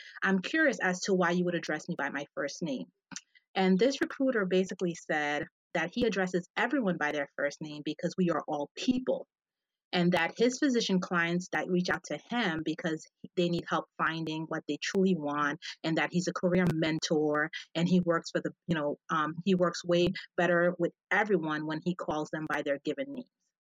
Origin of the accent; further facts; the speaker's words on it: United States; I'm a Haitian American. Well, I'm Haitian, but I grew up in America.